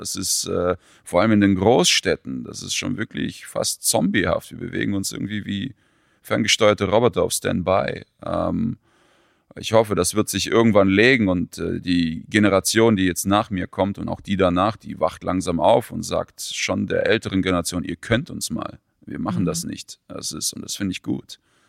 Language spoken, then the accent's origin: German; Ukraine; also born or lived in Kazakhstan / Germany; now in Norway; Ich bin in Kasachstan geboren, ich bin in der Ukraine aufgewachsen, dann habe ich jetzt hier in Deutschland gelebt, jetzt lebe ich in Norwegen